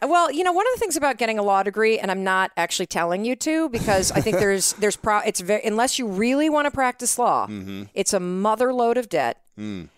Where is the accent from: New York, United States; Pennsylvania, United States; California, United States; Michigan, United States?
Michigan, United States; So I grew up in Western Michigan.